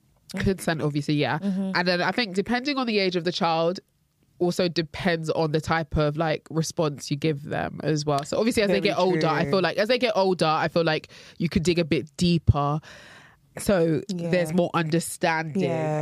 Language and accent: English; Nigeria; I'm Nigerian.